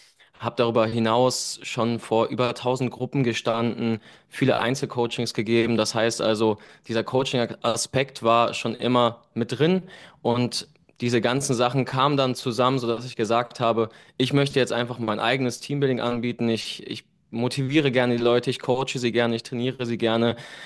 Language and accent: German; Cologne, North Rhine-Westphalia, Germany; ich komme aus Köln.